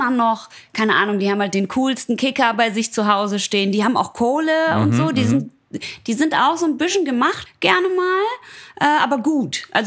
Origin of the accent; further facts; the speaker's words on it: North Rhine-Westphalia, Germany; Ich komme aus dem Ruhrpott